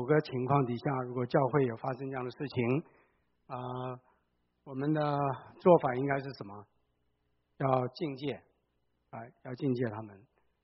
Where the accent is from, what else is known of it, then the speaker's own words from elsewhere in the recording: China; 不是说美国人不注重感情，我们中国人非常注重感情